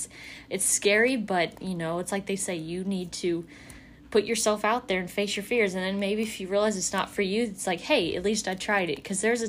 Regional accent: Louisville, Kentucky, United States; We're from Louisville, but it's like, people, it's so weird to watch on TV

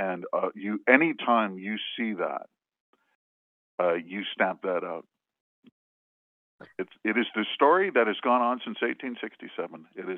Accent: Manitoba, Canada; also born or lived in Alberta; I'm from Manitoba, and, you know, I lived in Alberta for many years.

